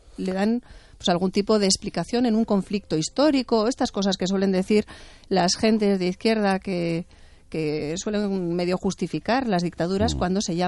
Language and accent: Spanish; Hernani, Basque Country, Spain; Nosotros somos de Hernani, mi hermano trabajaba en Andoain.